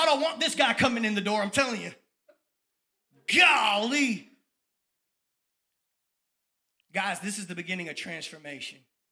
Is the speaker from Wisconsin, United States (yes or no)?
no; Tampa, Florida, United States; I am from Tampa, Florida